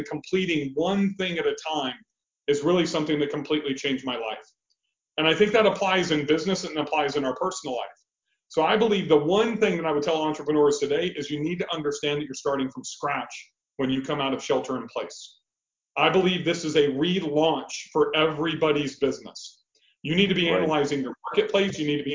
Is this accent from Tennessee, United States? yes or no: no; Bakersfield, California, United States; And I grew up in Southern California. We went in a place called Bakersfield, California, 2 hours north of Los Angeles.